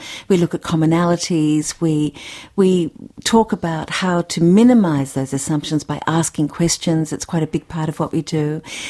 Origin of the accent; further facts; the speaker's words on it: Australia; And who's the Australian? We're all Australian